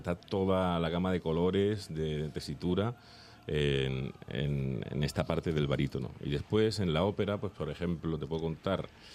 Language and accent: Spanish; Málaga, Andalusia, Spain; No sé cómo se dice, porque soy de Málaga. No sé en Madrid